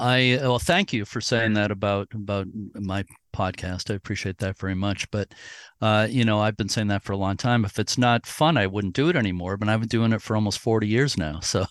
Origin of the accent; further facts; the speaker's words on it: Boston, Massachusetts, United States; I grew up in the Boston area. Boston Harbor has over 30 islands and has the oldest light station in America, Boston Light, and several other lighthouses as well.